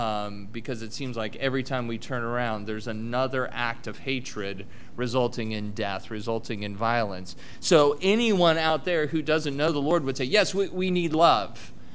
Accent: Lincoln, Nebraska, United States; also born or lived in Ohio / Greenville; And then we moved from there to Lincoln, Nebraska, which is my hometown. We were there for 7 years.

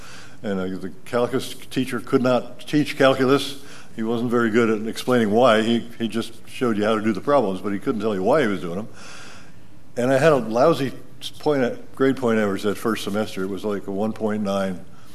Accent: New Jersey, United States; When I was in high school, I grew up in the East, and the school I went to was a pretty highfalutin school.

